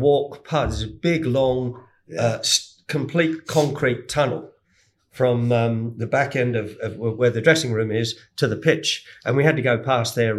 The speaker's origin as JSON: {"language": "English", "town": "Middlesbrough", "region": "North East England", "country": "United Kingdom", "said": "was a friend of mine because I came from Middlesbrough."}